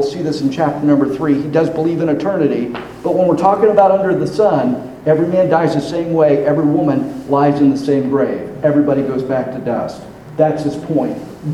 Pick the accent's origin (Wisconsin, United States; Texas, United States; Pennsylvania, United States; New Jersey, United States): Pennsylvania, United States; I grew up in Pennsylvania, on the opposite side of the continent from Tucson.